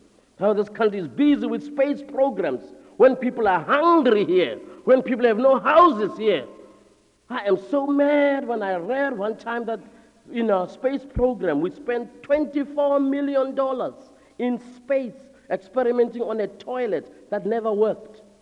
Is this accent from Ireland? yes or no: no; South Africa; They have been born and brought up in South Africa. They are just as African as I am.